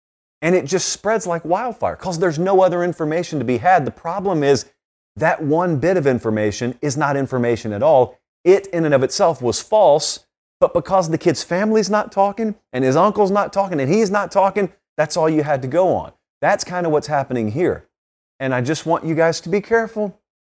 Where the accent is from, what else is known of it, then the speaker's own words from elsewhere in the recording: the South, United States; I was raised in the South. I was raised to not exactly view that Golden Dome in the most endearing of fashions.